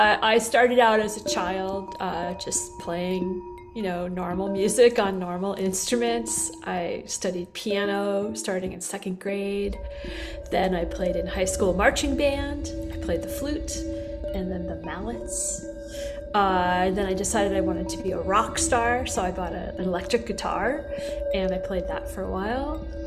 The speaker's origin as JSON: {"language": "English", "region": "Wisconsin", "country": "United States", "tie": "born or raised there", "also_born_or_lived": "San Francisco", "moved": "as an adult", "said": "So I grew up in Wisconsin, and I was like, this has been a good place to grow up, but I got to get to a coast."}